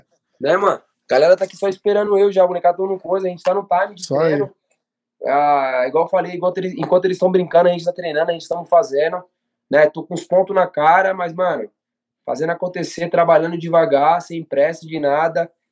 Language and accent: Portuguese; Brazil; Nós que somos brasileiros, é nosso.